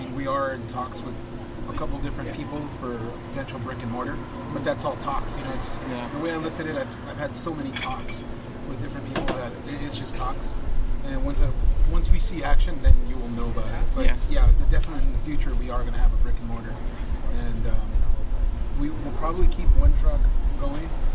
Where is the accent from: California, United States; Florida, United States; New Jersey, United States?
California, United States; Pico Rivera; Yeah, born and raised. I was born here in Los Angeles, and I was raised in Pico Rivera.